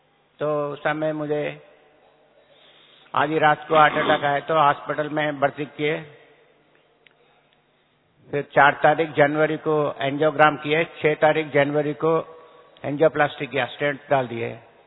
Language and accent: Hindi; Hyderabad, Telangana, India; मैं हैदराबाद का रहने वाला हूं।